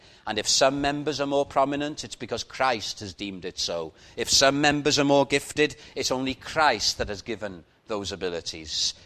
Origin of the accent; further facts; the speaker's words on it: Wales, United Kingdom; Now, I'm a Welshman, and may I be proud